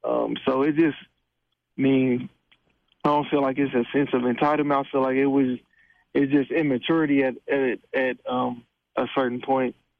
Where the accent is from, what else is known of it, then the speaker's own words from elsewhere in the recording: Indianapolis, Indiana, United States; I would always call it my family from home because I'm from Indianapolis, Indiana.